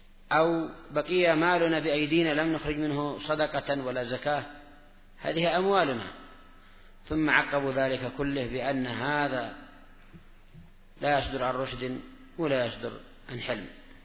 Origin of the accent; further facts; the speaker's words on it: Jordan; يعني الغور معروفة الآن في بلادنا الأردن